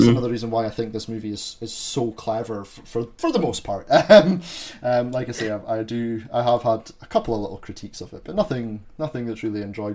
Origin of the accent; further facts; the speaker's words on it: Scotland, United Kingdom; as a Scotsman, I sympathise with every Australian having to listen to people butcher your accent.